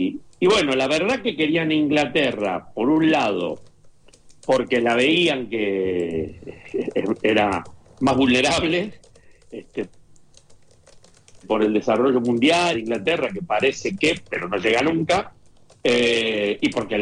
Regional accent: Argentina; pero a la hora de la selección argentina somos argentinos

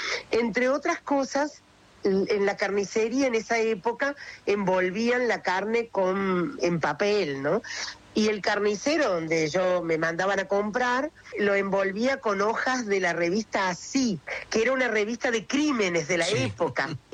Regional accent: Oliva, Córdoba, Argentina; born or raised there

